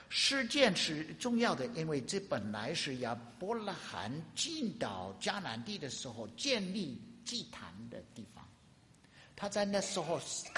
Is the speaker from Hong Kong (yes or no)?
no; United States; 我是美国的农业区长大的